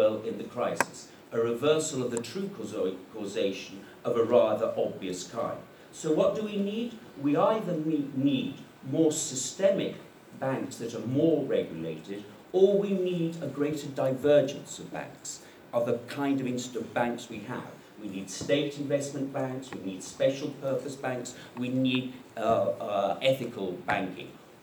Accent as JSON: {"language": "English", "country": "United Kingdom", "tie": "born or raised there", "said": "I grew up in Britain in the 1970s"}